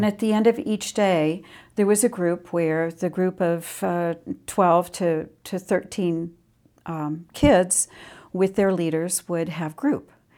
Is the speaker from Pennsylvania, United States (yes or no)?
yes; Pittsburgh, Pennsylvania, United States; moved away as an adult; Born and raised in Pittsburgh, outside of Pittsburgh, and went to Penn State, moved kind of around the country